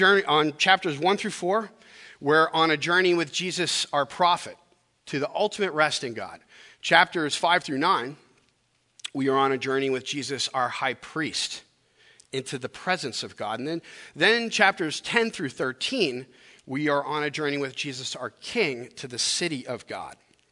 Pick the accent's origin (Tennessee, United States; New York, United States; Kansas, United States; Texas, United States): New York, United States; Queens; also born or lived in Long Island; so I grew up just outside of New York in Queens, and then we moved a little further out onto Long Island when I was a bit older, and enjoyed a life in the suburbs.